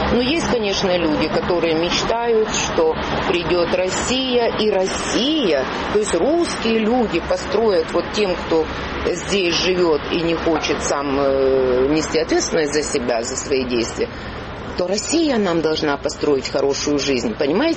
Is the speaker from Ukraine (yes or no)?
yes; Ukraine; вы русский, я украинка